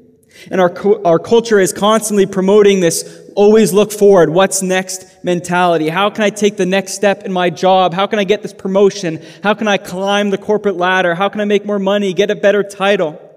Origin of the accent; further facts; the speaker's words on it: Surrey, British Columbia, Canada; I grew up in Surrey, BC. I grew up in the church